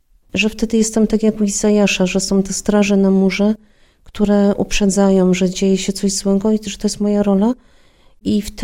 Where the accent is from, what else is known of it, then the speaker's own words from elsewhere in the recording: southern Poland, Poland; Pochodzę z południa Polski, więc tak nie było za dużo możliwości